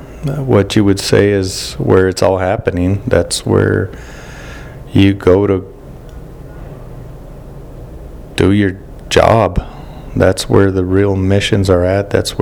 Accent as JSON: {"language": "English", "town": "Taos", "region": "New Mexico", "country": "United States", "tie": "born or raised there", "also_born_or_lived": "Mora", "said": "I grew up in Taos, New Mexico. I graduated from Taos. I grew up in Mora. But I'm called Taos home."}